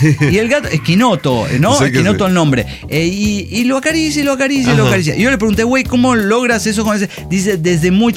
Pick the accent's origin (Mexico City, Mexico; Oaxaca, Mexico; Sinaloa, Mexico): Mexico City, Mexico; born there; yo sé que nací en la Ciudad de México, pero mis raíces, como por 5 generaciones, están aquí en la Costa Brava, en Guerrero.